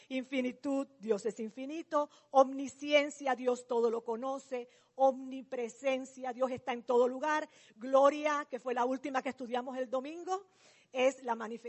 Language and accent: Spanish; Cuba; Yo soy de Cuba.